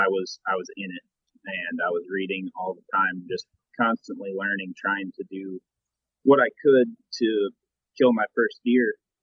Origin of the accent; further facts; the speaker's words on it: Allendale, Michigan, United States; I'm actually from Allendale, Michigan. I grew up hunting.